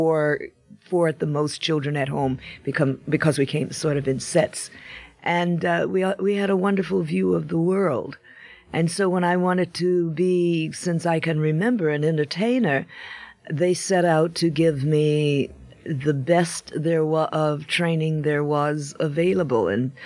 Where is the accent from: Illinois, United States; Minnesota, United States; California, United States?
Illinois, United States; Chicago; I was cast in a big musical show in Chicago, which is my hometown.